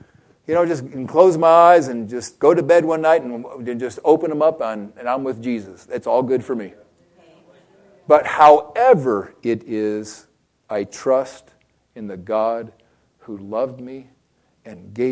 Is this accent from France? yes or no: no; Puerto Rico; You heard earlier, I grew up in Puerto Rico